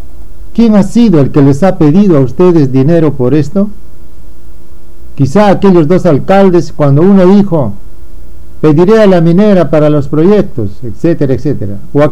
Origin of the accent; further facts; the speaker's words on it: Peru; Como peruano, como periodista, como representante de una institución jurídicamente reconocida